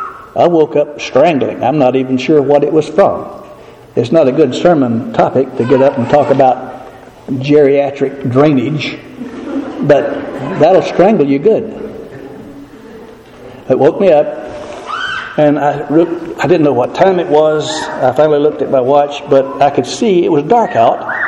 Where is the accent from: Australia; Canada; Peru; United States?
United States; the South; I'm still from the South. I still pick up some of that stuff and carry it along with me.